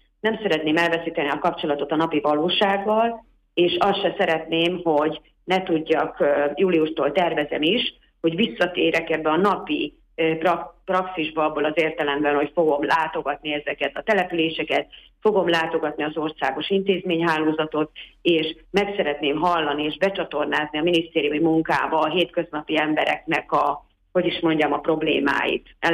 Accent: Miskolc, Borsod-Abaúj-Zemplén, Hungary; arra rátanultam miskolciként is, mivel 52 éve ebbe a térségbe élek

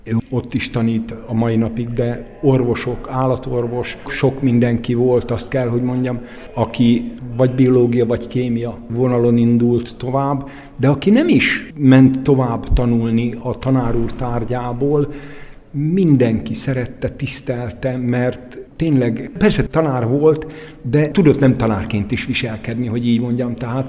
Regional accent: Borsod-Abaúj-Zemplén, Hungary; én Abaújból jöttem

